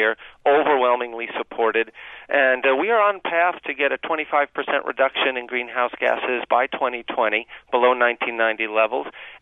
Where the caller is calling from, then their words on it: New England, United States; I mean, New England, I'm calling from New England, obviously.